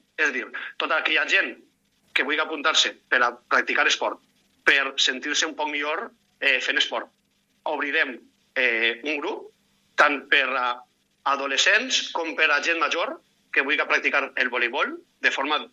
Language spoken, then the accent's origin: Catalan; Vila-real, Valencian Community, Spain; soc de Vila-real, soc del poble